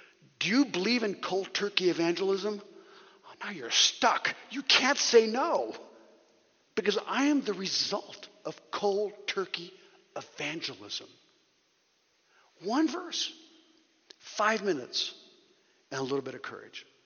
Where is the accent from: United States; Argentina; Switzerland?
Switzerland; Geneva; I was raised in Geneva, Switzerland, the city of John Calvin, and never heard the gospel once in my life.